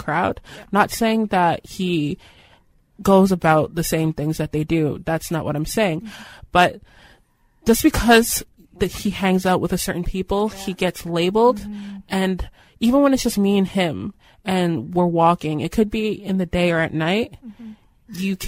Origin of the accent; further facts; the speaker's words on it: Toronto, Ontario, Canada; even though I was born in Regent Park and I've lived here for most of my life